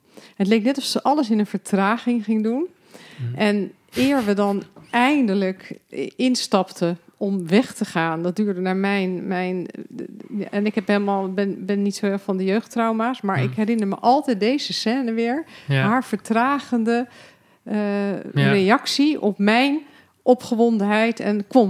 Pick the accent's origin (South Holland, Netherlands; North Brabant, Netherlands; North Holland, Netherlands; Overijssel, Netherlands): South Holland, Netherlands; Scheveningen; Ik kom uit Scheveningen. We hadden vroeger een huisje op het Luxebad.